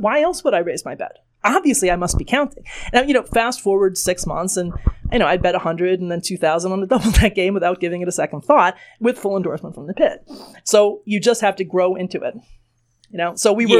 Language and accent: English; New York, United States; I said, "Well, I'm from New York. I mean, I don't really understand that.